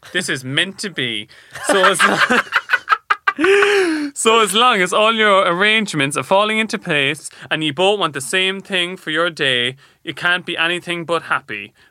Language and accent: English; Ireland; Oh, it's an Irish one. And you know I'm Irish as well. Like, just Irish people listening to them, but like, I really relate to them because I'm Irish too.